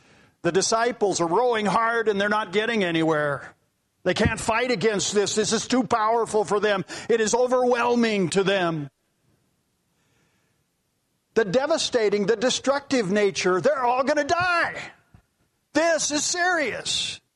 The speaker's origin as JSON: {"language": "English", "region": "Wyoming", "country": "United States", "tie": "born or raised there", "said": "I grew up in Wyoming. We don't have a sea, an ocean, and a little lake."}